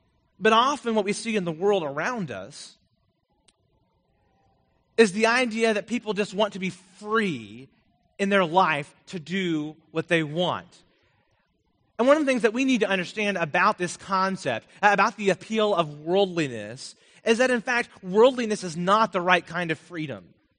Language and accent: English; Vermont, United States; I'm from Vermont. I lived there at least most of my life growing up.